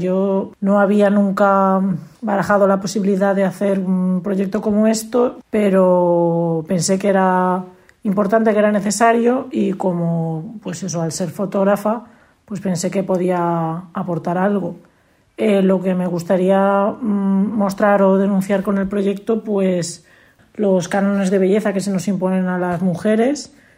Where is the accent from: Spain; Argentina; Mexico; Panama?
Spain; Valencia, Valencian Community; soy de Valencia y soy fotógrafa